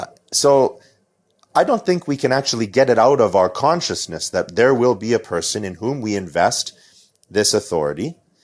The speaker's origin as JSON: {"language": "English", "country": "Canada", "said": "And I think as a Canadian, if we are going to defend having the country that we have"}